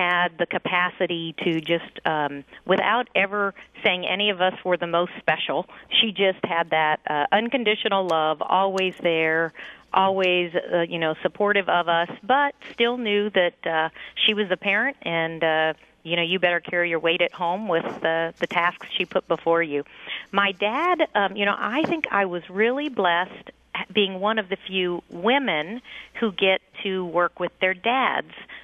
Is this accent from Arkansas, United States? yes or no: no; Ferdinand, Indiana, United States; No, it's a Ferdinand is 2,200 people in southern Indiana. There may be some listeners who are familiar with a park called Holiday World in southern Indiana. That is very close to where I grew up